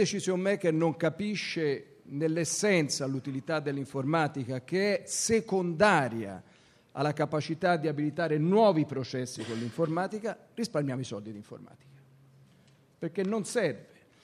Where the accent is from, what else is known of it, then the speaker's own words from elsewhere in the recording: Florence, Tuscany, Italy; Io sono toscano, sono fiorentino